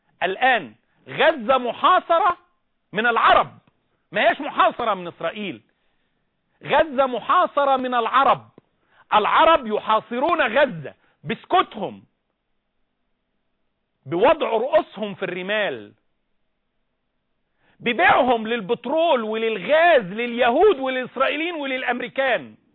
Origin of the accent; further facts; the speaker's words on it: Egypt; أناديك وأناشدك وأنا مصري فقير مسكين